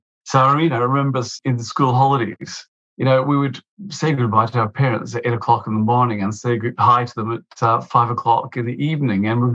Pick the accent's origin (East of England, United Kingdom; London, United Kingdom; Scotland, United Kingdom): Scotland, United Kingdom; Dumfries; My formative years up until secondary school, I was brought up on a border town between England and Wales, Dumfries. We moved around quite a bit.